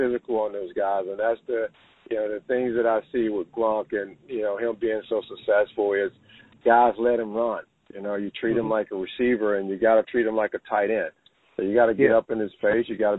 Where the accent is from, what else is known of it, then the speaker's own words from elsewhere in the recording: Americus, Georgia, United States; a mentoring program in my hometown, Americus, Georgia.